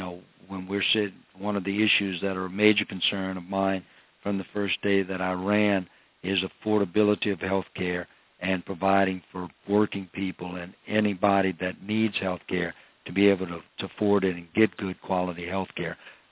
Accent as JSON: {"language": "English", "region": "Louisiana", "country": "United States", "said": "And I come from Assumption Parish, and we, like everyone else, are concerned because of the rural communities."}